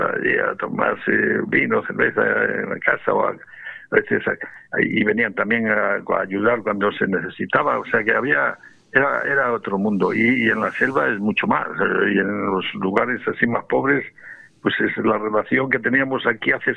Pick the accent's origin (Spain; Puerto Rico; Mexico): Spain; Fabero, Castile and León; yo recuerdo que yo soy de Favero del Bierzo, en la provincia de León.